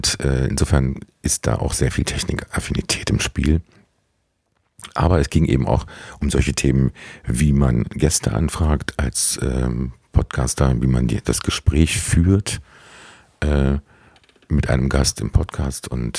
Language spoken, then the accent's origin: German; Berlin, Germany; Weißensee gehört inzwischen zum Großbezirk Pankow, Berlin-Pankow. Das ist der Bezirk, in dem ich aufgewachsen bin, in meiner Heimat.